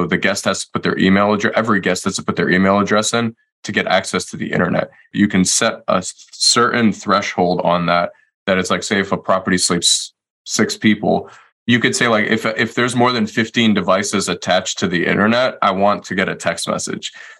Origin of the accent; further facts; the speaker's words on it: Detroit, Michigan, United States; Detroit. I'm originally from Detroit.